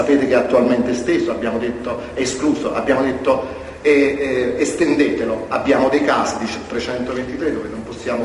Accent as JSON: {"language": "Italian", "town": "Naples", "region": "Campania", "country": "Italy", "said": "Allora io per sfizio, sono napoletano, scusate il termine"}